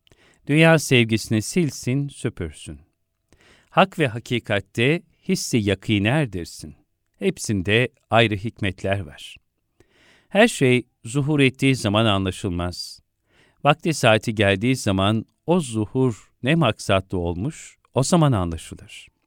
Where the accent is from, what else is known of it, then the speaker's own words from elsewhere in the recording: Istanbul, Turkey; Vahdettin Efendi'nin son günlerinde 2 yaşındaymışım. İlkokulu Beşiktaş'ta okudum.